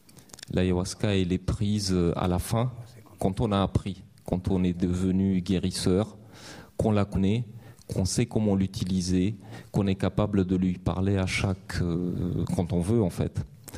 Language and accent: French; France; moi je viens de France